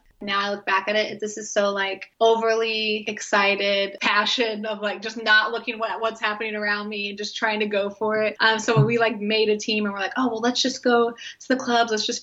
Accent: Oklahoma, United States; now in Tampa, United States; so I grew up like in Oklahoma and in the Midwest

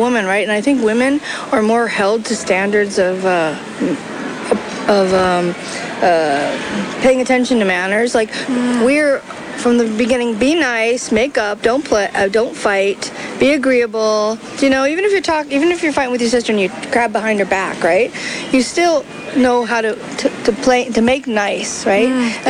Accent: United States; I'm American, right?

